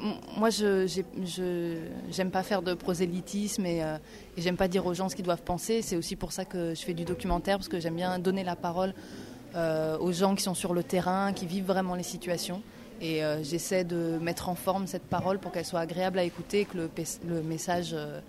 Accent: Paris, Île-de-France, France; also born or lived in Brittany / Italy / Syria; Alors, je viens de Paris, un petit peu de Bretagne aussi, d'Italie et de Syrie un peu aussi.

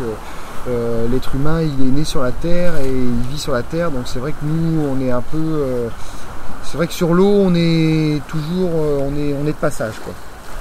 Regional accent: Brest, Brittany, France; La mer fait partie de ma vie et de ma ville aussi, puisque je suis de Brest.

